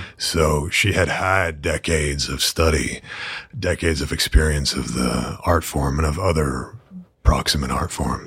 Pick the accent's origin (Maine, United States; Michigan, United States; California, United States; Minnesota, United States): Maine, United States; born or raised there